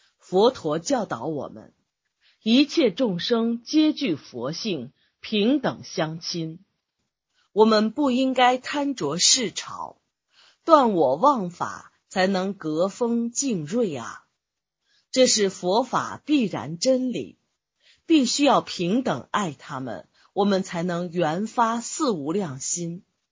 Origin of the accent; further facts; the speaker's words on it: Tibet, China; 譬如有部分人想把我的家乡西藏划割开来了